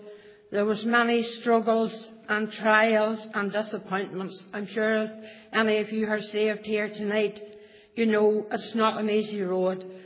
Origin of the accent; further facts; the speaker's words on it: Bellaghy, Northern Ireland, United Kingdom; born there; I was born in Ballaghy on the 10th of November, 46. I was the youngest of a family of 10. There was 8 of us girls and 2 boys. I wasn't brought up in a Christian home, but I was sent along to Sunday school and church in Ballyscullion Church in Ballaghy.